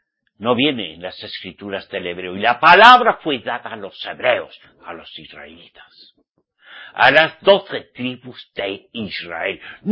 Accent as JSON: {"language": "Spanish", "region": "Navarre", "country": "Spain", "said": "y más en mi tierra, Navarra"}